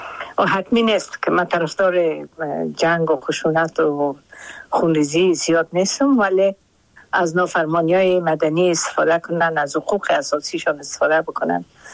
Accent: Afghanistan; moved away as an adult; also born or lived in Pakistan; من یک بار در سال 1984 از افغانستان پاکستان آمدم. 17 سال مهاجر بودم در پاکستان دوباره به افغانستان رفتم بار دوم بعد از 20 سال. متاسفانه باز مجبور شدم که مهاجر باشم، مثل هزاران افغان دیگه

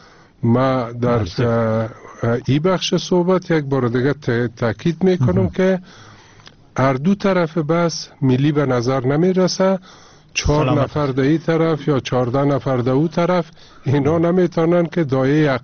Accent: Afghanistan

